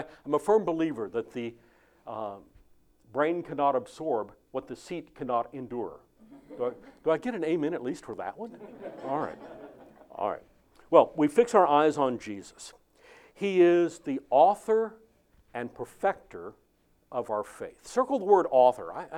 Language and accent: English; California, United States; I'm from California, and everybody there, I think, is Republican or something like that.